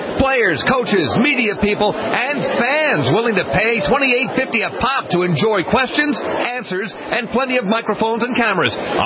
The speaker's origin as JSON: {"language": "English", "town": "New York City", "region": "New York", "country": "United States", "said": "As a New Yorker myself, Richard, let me tell you, you're not missing much."}